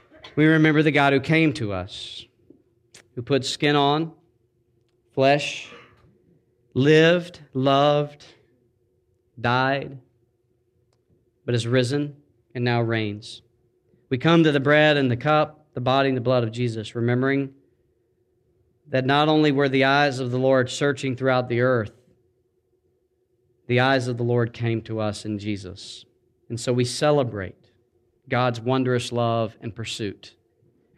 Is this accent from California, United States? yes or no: no; Albany, Georgia, United States; Paolo's from Chile, and I'm from Albany, Georgia.